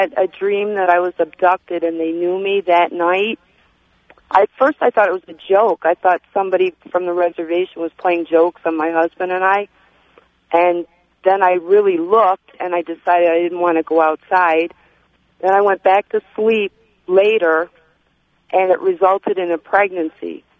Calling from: Buffalo, New York, United States; I'm calling from Buffalo.

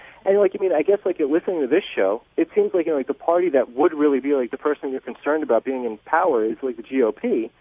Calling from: Long Island, New York, United States; I'm calling from Long Island, New York.

